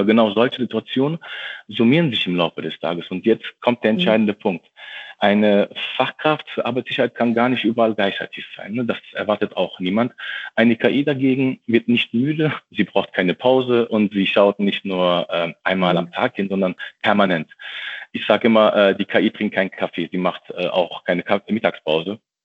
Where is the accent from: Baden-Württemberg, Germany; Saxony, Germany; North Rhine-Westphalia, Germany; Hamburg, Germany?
North Rhine-Westphalia, Germany; Wuppertal; Ich bin gebürtiger Wuppertaler, hier aufgewachsen und habe viele Jahre in Wuppertal gelebt. Und mittlerweile lebe ich und arbeite ich im Rheinland. Aber Wuppertal ist quasi nach wie vor meine Heimat.